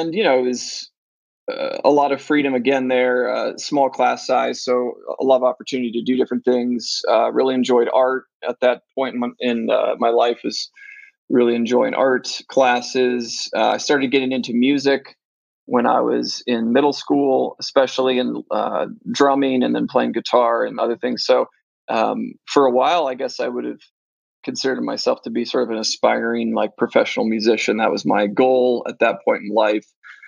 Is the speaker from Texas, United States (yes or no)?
no; Ohio, United States; so I was born and raised in Ohio. My family is fairly religious, Protestant, evangelical.